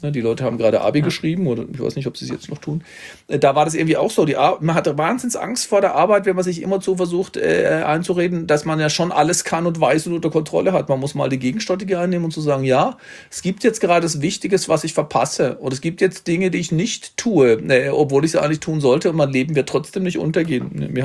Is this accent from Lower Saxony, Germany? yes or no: no; Baden-Württemberg, Germany; weil in Baden-Württemberg, wo ich herkomme, gibt es Dreikönig sozusagen der Eckpunkt